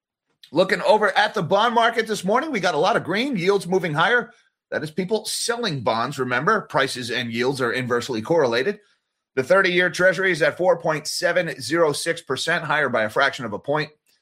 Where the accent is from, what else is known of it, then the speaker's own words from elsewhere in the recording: New Jersey, United States; now in Pennsylvania, United States; Sorry, Jersey boy. I grew up in Jersey. Now I live in Pennsylvania.